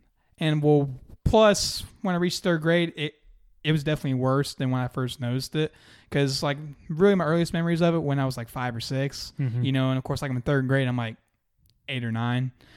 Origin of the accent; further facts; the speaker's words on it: Monroe, North Carolina, United States; also born or lived in Charlotte; I was born in Charlotte, but I was actually raised here in this area of Union County in the Monroe, Wingate kind of area.